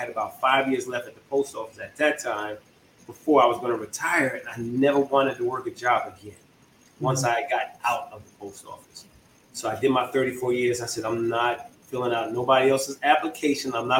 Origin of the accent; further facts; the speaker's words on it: New York, United States; And even though I'm from New York, I like the Giants.